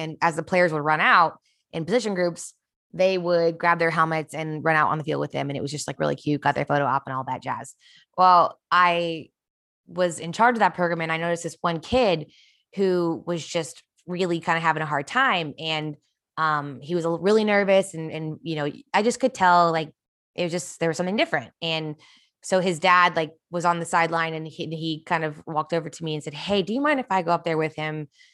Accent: Kansas City, United States; Did you guys know that I grew up in Kansas City?

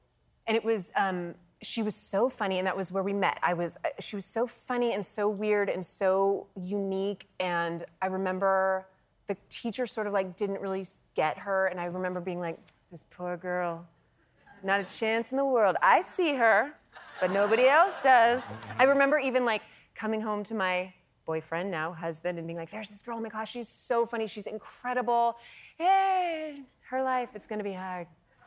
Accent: California, United States; So I grew up in California.

